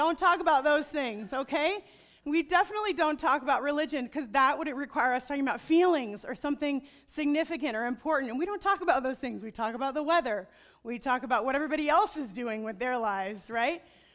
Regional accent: Midwest, United States; I'm a Midwesterner. We are private people. I know I don't fit this mold well. But Midwesterners are private folks.

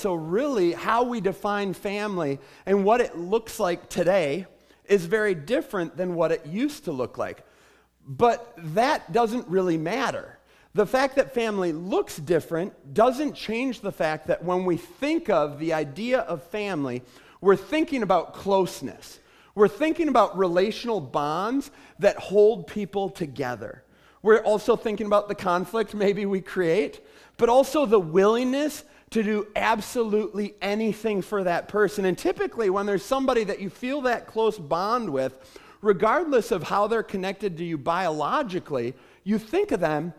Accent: Wisconsin, United States; when I was growing up in Wisconsin, which is largely Catholic, especially in the area I was raised in, like everybody I knew, we all lived in your typical nuclear family.

